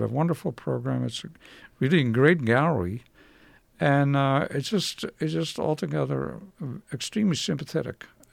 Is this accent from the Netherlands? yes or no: yes; Haarlem, North Holland, Netherlands; I have a big painting show coming up in my hometown, Haarlem, next month.